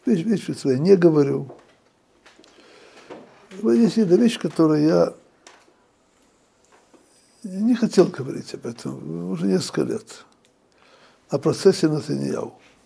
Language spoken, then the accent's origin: Russian; Odesa, Odesa Oblast, Ukraine; Я вырос в Одессе.